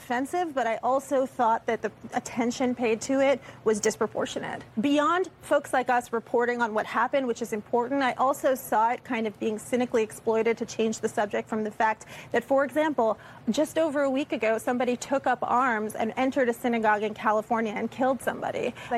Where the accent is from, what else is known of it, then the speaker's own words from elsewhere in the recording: Israel; I am an Israeli citizen. I was born in Israel. I'm from fourth generation of Zionists in my family.